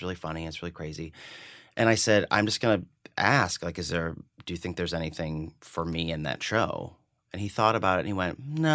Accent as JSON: {"language": "English", "region": "Nebraska", "country": "United States", "said": "he's from Colorado and I'm from Nebraska, and there was just some sort of like Midwestern shorthand that happened between us."}